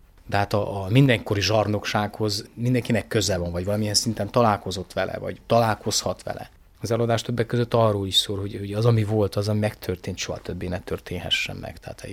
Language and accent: Hungarian; Brasov, Brașov County, Romania; én Brassóban nőttem föl, tehát gyakorlatilag majdnem egyszerre tanultam meg román és magyarul